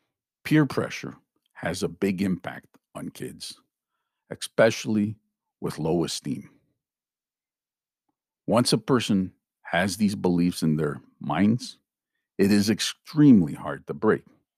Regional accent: Montreal, Quebec, Canada; I felt discriminated numerous times because of my ethnic upbringing, even though I was born in Canada. Growing up in the 70s in the plateau area of Montreal was not always easy.

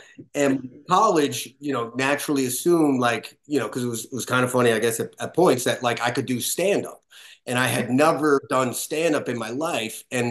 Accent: New York City, New York, United States; also born or lived in Los Angeles; now in Austin, United States; I mean, I'm a New Yorker originally, so, and then I was in LA for 18 years.

